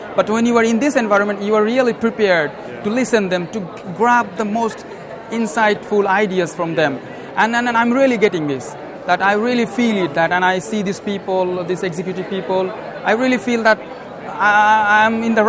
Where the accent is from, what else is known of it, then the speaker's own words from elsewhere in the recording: Bangladesh; English is a second language; now in Finland; I am from Bangladesh, so I actually capture the whole Indian subcontinent background I have. And I have been living in Finland for 6 years. So minä puhun vähän suomea, minä voin keskustella suomen kielellä. Minulla on suomalainen kansalaisuus ja bangladeshilainen kansalaisuus.